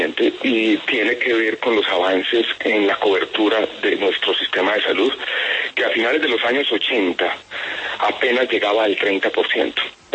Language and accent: Spanish; Medellín, Antioquia, Colombia; cuando yo crecí en Medellín, y usted era un adolescente por allá